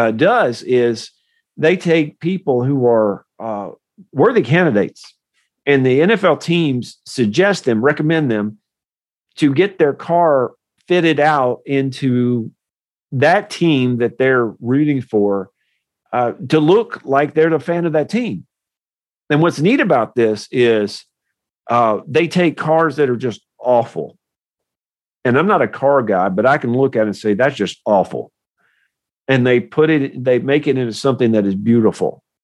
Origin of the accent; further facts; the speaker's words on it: Southern United States, United States; I'm from the South and we talk slower down here than most people up North do.